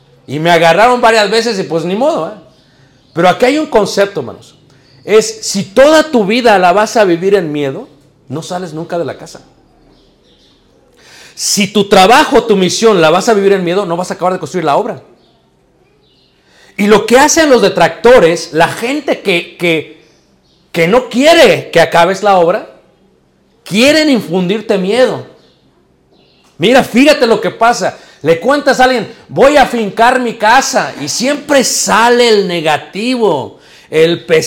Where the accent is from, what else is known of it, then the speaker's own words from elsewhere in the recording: Mexico City, Mexico; yo crecí en Ciudad de México, hermanos. No sé si alguna vez han ido a Ciudad de México, hermanos. Y crecí en uno de los barrios, hermanos, donde había muchas pandillas.